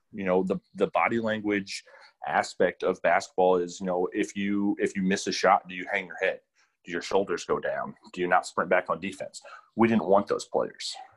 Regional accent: Columbus, Indiana, United States; I grew up in Columbus, Indiana, which is a smaller town about 45 minutes south of Indianapolis.

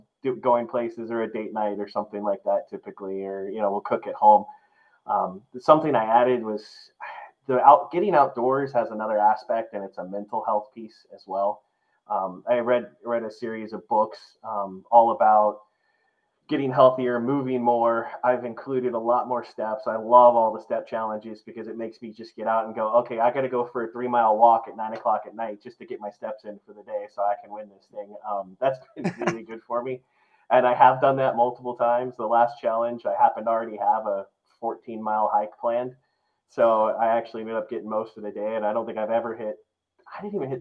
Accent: Texas, United States; I like how small it is, and it's in my home state of Texas.

